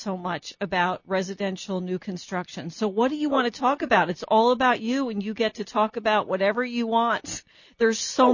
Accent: New Jersey, United States; Thank God I'm from New Jersey because I'm going to have to talk really fast

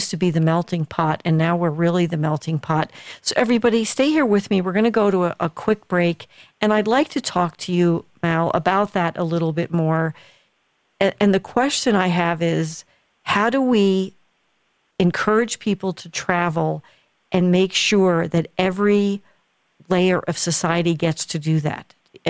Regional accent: West Keansburg, New Jersey, United States; where I was born and raised in West Keensburg, New Jersey.

